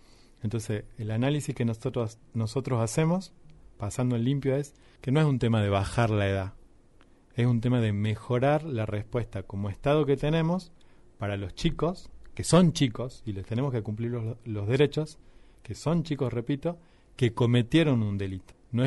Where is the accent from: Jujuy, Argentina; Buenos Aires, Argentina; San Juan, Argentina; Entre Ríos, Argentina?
Jujuy, Argentina; Esos progresos hemos tenido como argentinos y como jujeños.